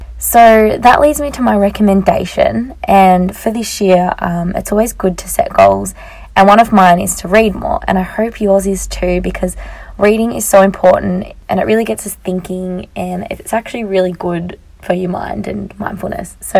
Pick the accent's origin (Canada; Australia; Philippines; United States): Australia; I'm just an Australian girl with a world at her feet